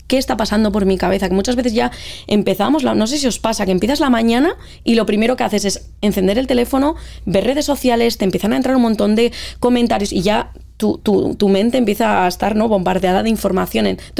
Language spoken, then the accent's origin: Spanish; Basque Country, Spain; un mail completamente distinto a las marcas que estaban en el País Vasco, que es de donde vengo, ¿no?